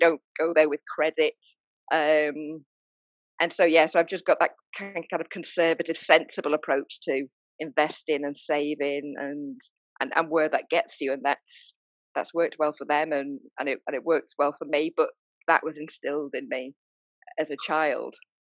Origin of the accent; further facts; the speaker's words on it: United Kingdom; I'm British, as you can tell from my accent.